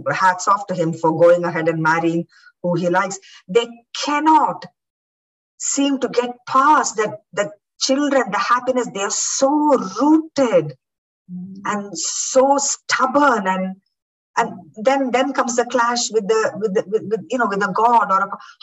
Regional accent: Coimbatore, Tamil Nadu, India; spoke that you were a Brahmin. So we came away from very traditional Brahmin areas and we lived in a city called Coimbatore

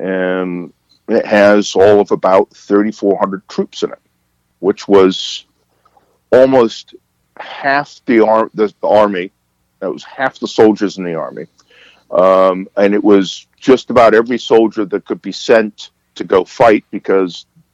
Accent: England, United Kingdom; born there; I was born in England.

